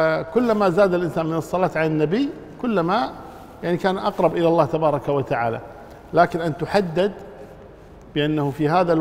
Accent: Kuwait; يعني أنا أذكر كنا في مقبرة صبحان عندنا في الكويت

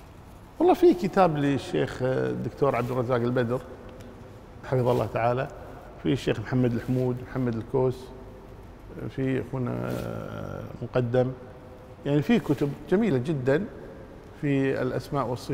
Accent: Kuwait; يعني أنا أذكر كنا في مقبرة صبحان عندنا في الكويت

